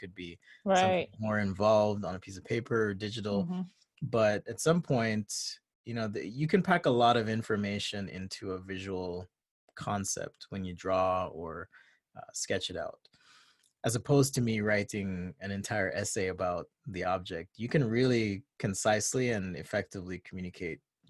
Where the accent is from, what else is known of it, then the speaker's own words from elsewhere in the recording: Jamaica; I grew up in Jamaica. I knew nothing differently than Mormonism, or the faith that's now known as the Church of Jesus Christ of Latter-day Saints.